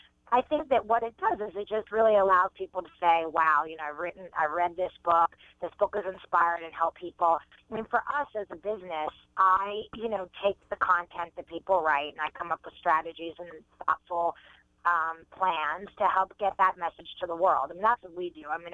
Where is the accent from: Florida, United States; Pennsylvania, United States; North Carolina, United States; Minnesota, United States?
Pennsylvania, United States; Pittsburgh; I'm from Pittsburgh originally. My dad drives a cab.